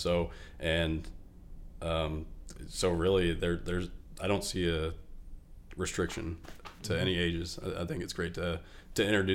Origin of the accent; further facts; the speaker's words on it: Mattoon, Illinois, United States; I'm from Mattoon, born and raised.